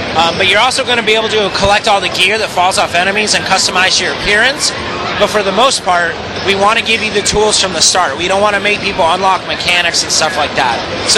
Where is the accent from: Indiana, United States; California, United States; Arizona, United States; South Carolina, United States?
Arizona, United States; Phoenix; is two people. We're from Phoenix.